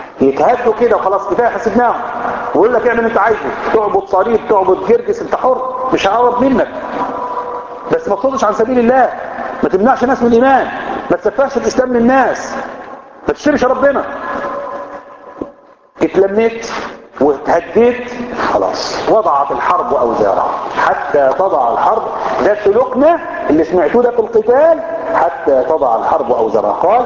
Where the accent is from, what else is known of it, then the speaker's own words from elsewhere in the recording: Egypt; احنا مش طالعين حاجه جديده ان احنا عشان مصريين.